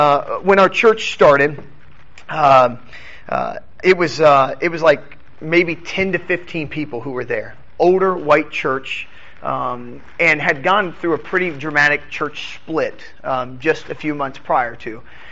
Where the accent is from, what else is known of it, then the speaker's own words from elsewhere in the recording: Kentucky, United States; Man, I grew up in Kentucky, man.